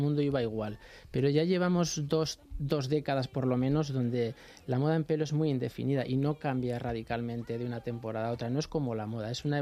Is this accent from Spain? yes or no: yes; Pamplona, Navarre, Spain; moved away as an adult; Yo me fui de Pamplona, porque yo soy de Pamplona y tengo mis peluquerías en Pamplona. Me fui de Pamplona ganando 58.000 pesetas al mes en el año 91 y llegué a Londres